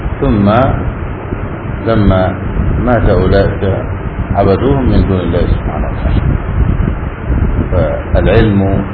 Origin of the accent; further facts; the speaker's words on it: Egypt; وعندنا في مصر موجود.